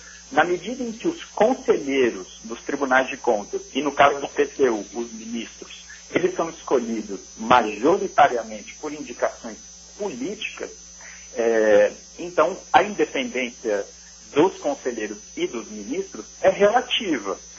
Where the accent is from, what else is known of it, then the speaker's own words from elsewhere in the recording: Brazil; é estranho que nós, como brasileiros, como país, não discutimos tão aprofundadamente